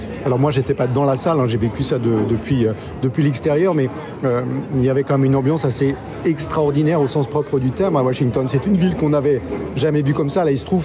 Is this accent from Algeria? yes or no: no; France; Ça me faisait penser, en fait, aux gilets jaunes chez nous en France